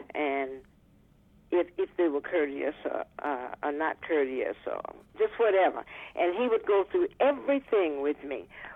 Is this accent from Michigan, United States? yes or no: yes; Detroit, Michigan, United States; also born or lived in Arkansas; No, we moved to Detroit. I was 12 years old when we moved from Arkansas to Detroit.